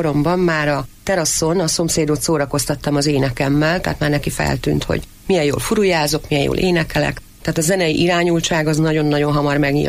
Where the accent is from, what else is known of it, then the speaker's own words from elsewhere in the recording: Borsod-Abaúj-Zemplén, Hungary; Vidéki családból származom. Szüleim tulajdonképpen egyszerű emberek voltak, egyébként nem messze Miskolcon nőttem föl, Miskolc egy 30 kilométerre.